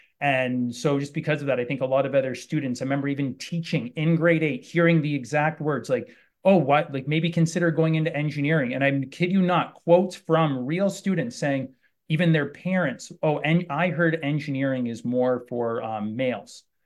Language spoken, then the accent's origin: English; London, Ontario, Canada; I'm from London, Ontario, Canada.